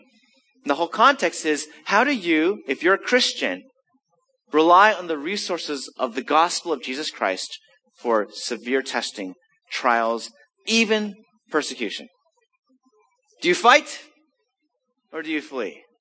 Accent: Los Angeles, California, United States; moved away; because I grew up in Los Angeles, but I've become New Englandish.

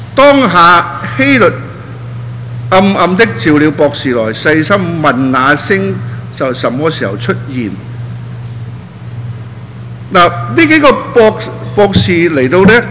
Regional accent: Guangdong, China; 好多時候我哋廣東人咧好客氣啊

